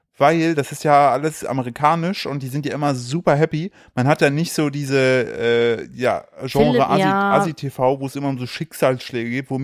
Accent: East Germany, Germany; ich komme aus der Ecke.

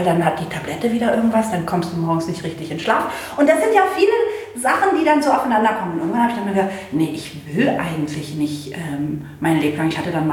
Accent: Berlin, Germany; Aber ich bin in Berlin aufgewachsen, auch wenn du jetzt Ernährung ansprichst, mit Currywurst und Pommes.

